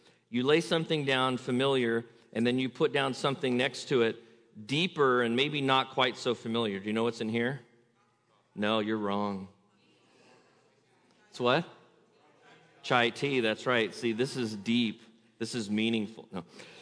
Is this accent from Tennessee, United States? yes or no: no; California, United States; See, I'm an American. I'm a Californian, born here my whole life, lived in parts of California. I am a West Coast California American.